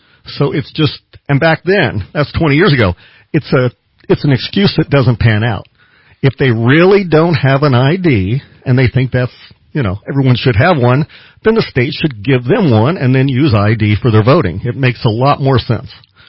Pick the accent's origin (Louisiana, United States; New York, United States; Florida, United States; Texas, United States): Florida, United States; And I come from Florida.